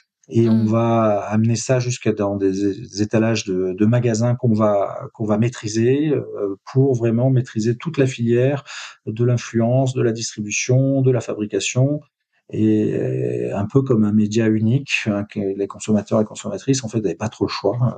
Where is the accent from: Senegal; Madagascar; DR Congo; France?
France; Marseille, Provence-Alpes-Côte d'Azur; J'ai accompagné des jeunes pousses de la cosmétique en Provence, puisque je suis marseillais